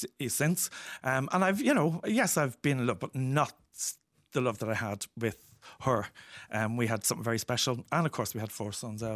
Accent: Dublin, Leinster, Ireland; I was born in Ballyfermot in 1963. I went to primary school in Ballyfermot to Christian Brothers.

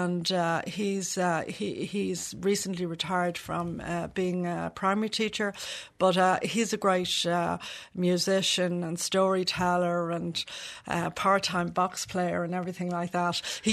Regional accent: Dublin, Leinster, Ireland; also born or lived in Carlow; I was brought up in Dublin, but actually I was born, in fact, in South Leinster, in Carlow, and I was given up for adoption when I was about 6 months old, and I came to Dublin, and for a couple of years I was in foster care

